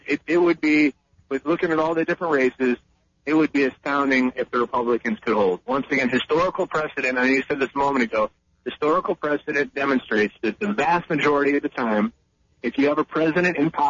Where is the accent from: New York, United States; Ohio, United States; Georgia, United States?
Ohio, United States; I mean, we're from Ohio, and everyone was saying Ohio was going to go Democrat. And I have a lot of business in the rural parts of Ohio.